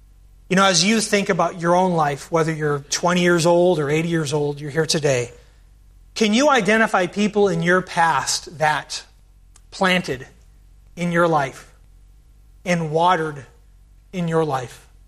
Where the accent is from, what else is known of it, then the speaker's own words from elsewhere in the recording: Spokane, Washington, United States; Ken Parker, who was the pastor of my church that I grew up in Spokane, Washington